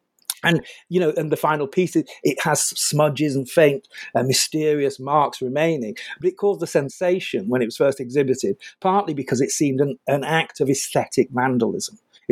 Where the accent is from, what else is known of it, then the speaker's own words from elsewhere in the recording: England, United Kingdom; I'm British